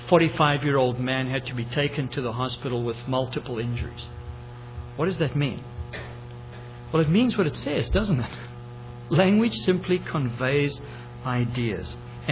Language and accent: English; South Africa; now in United States; I came from South Africa and I went to the United States.